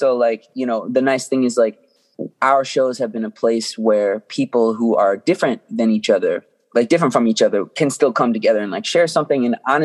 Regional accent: Owings Mills, Maryland, United States; I grew up in Owings Mills.

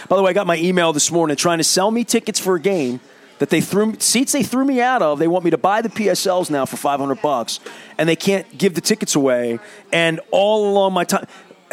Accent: United States; which is the way I do it, because I'm an American.

